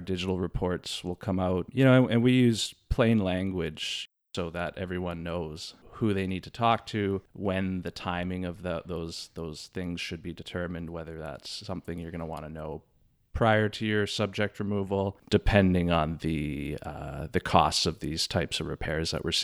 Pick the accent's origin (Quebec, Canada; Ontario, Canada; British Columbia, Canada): British Columbia, Canada; Vernon; born there; I was born here in Vernon, BC.